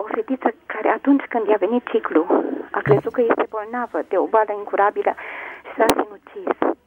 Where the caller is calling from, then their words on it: Roman, Neamț County, Romania; din Roman.